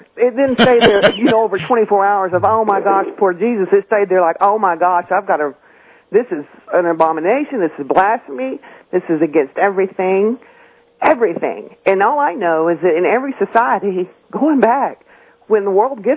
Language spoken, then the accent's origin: English; Austin, Texas, United States; I grew up in Austin